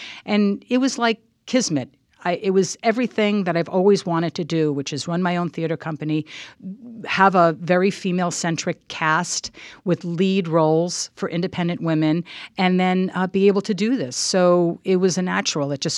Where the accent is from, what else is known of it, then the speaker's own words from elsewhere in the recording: Long Island, New York, United States; moved away as an adult; I'm from Long Island. I went to college on the East Coast in Washington, D.C.